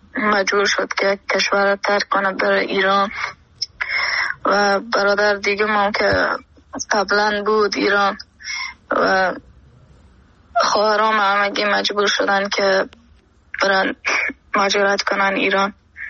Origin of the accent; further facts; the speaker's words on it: Afghanistan; Persian is a second language; اگرچه من پشتون افغانم و گپم نمیزنم علاقه من در آهنگای پشتون هستم